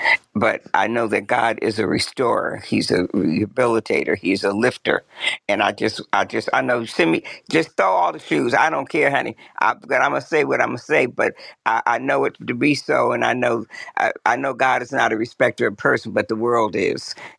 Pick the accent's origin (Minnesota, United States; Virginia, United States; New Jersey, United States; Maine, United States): New Jersey, United States; Newark; So remember, I'm from Newark.